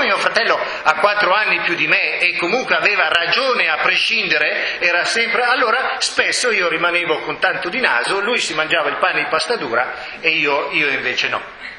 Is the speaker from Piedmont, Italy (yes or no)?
yes; Vercelli, Piedmont, Italy; moved away as an adult; also born or lived in Geneva; Che sono vissuto lì a Vercelli fino all'età di 18 anni, al che sono andato in Svizzera, ho studiato a Ginevra, la scuola per traduttori e interpreti